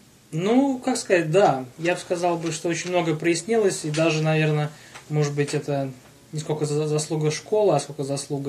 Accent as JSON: {"language": "Russian", "town": "Kaliningrad", "region": "Kaliningrad Oblast", "country": "Russia", "moved": "yes", "lives_now": "United States", "said": "Отсюда я из Флориды, да, а до Флориды из Калининградской области, Калининград."}